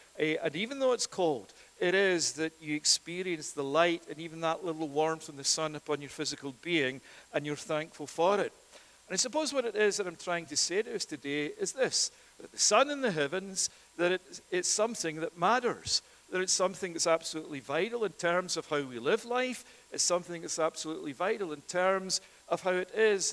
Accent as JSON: {"language": "English", "region": "Scotland", "country": "United Kingdom", "said": "I would say that because I'm from Scotland. And it is that Scotland is the place of horizontal rain."}